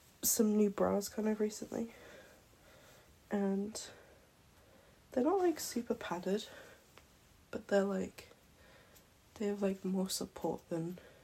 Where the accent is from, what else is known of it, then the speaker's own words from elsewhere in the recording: England, United Kingdom; I've gotten a lot of Australian. I'm British. I live in England.